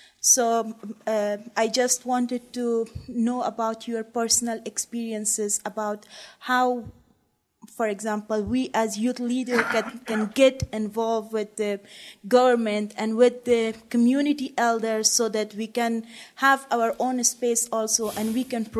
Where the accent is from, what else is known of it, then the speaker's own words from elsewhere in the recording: Afghanistan; I'm from Afghanistan, a country which surviving decades of war